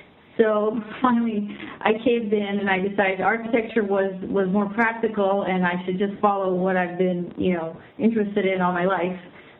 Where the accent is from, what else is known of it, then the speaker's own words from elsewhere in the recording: Iran; I had to explain my being Iranian to my American friends, and I kind of have to explain my being American to my Iranian friends. My mother's mother, my grandmother was American. She was from Idaho, but she married an Iranian and moved to Iran, and which is where I grew up.